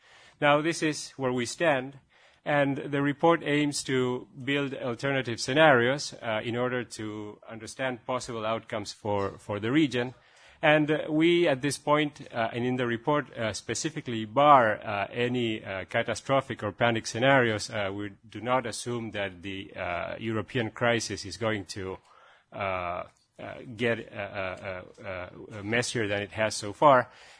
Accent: Argentina; And I'm from Argentina.

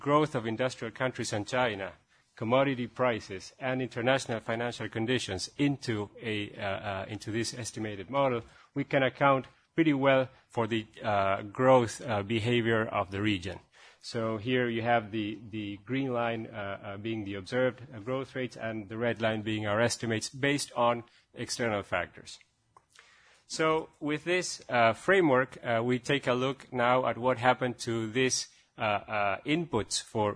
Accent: Argentina; And I'm from Argentina.

